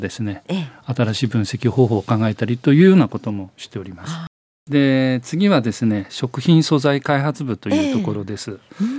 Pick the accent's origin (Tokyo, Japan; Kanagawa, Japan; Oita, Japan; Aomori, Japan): Aomori, Japan; 生まれも育ちもですね、はい、青森市です。